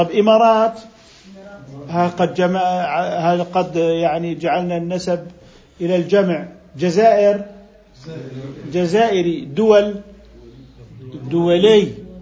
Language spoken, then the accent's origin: Arabic; Jordan